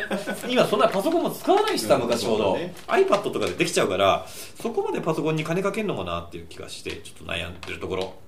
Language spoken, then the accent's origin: Japanese; Hokkaido, Japan; 僕ね、あの北海道出身ですけど、雪の地域だったんで